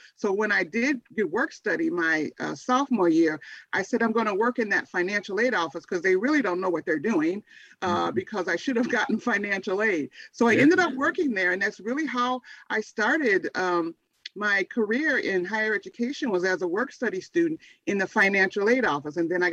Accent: Michigan, United States; also born or lived in Chicago; Well, I was born in Chicago, and my family moved to Michigan when I was in the middle of sixth grade.

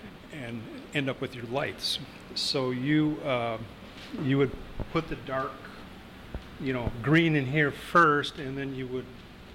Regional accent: Milwaukee, Wisconsin, United States; now in Kenosha, United States; I'm originally from Milwaukee, yes. I've been in Kenosha for 2 years.

